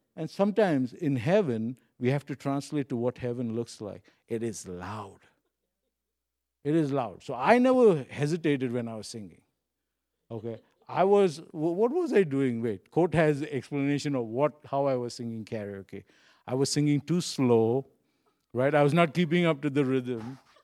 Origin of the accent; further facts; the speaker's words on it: Mumbai, Maharashtra, India; I grew up in Bombay, right? And so we had a colony, and so we had like 5 buildings facing each other, right? And we lived on the 3rd story.